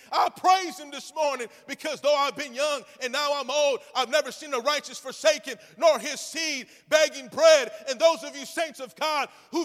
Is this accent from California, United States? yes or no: yes; California, United States; Now, we're from California.